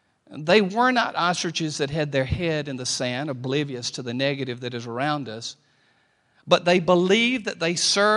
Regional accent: the South, United States; Now, you already know my cultural background. I'm a Baptist from the South.

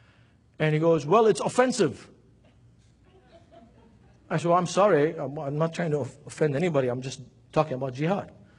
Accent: Lebanon; Well, I'm from Lebanon.

